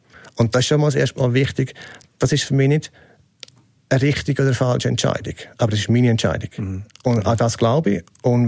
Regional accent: Switzerland; in den Mitte der 90er Jahre bist du als Schweizer in Oregon der völlige Outsider gewesen.

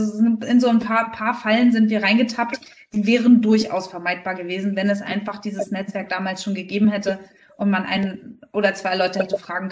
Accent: Berlin, Germany; now in Rostock, Germany; ich bin ja kein gebürtiger Fischkopf, sondern ich komme eigentlich aus Berlin. Aber bin ja 2014 nach Rostock gezogen.

